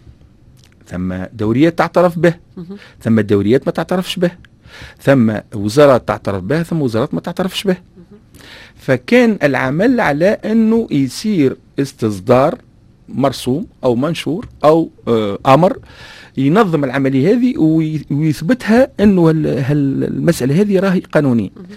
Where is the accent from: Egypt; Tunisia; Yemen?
Tunisia; نحن نفتقر لها في بلادنا تونس